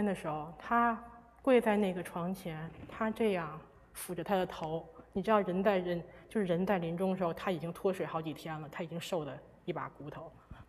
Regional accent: China; 用我们中国人的话说，就是他在吊着那一口气

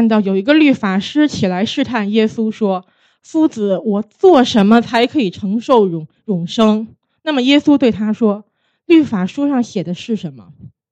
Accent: China; 好像在我们中国人的文化中，它是一个来世的东西，

